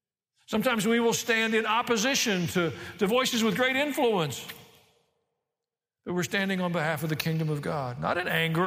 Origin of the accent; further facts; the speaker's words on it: Tennessee, United States; I grew up in Tennessee around a lot of horses. We use woe a lot, but it's a little different woe.